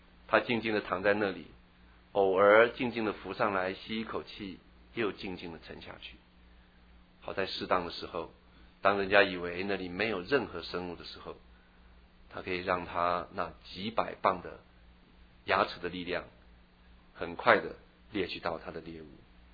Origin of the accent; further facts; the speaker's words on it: Taiwan; 我小时候在台湾长大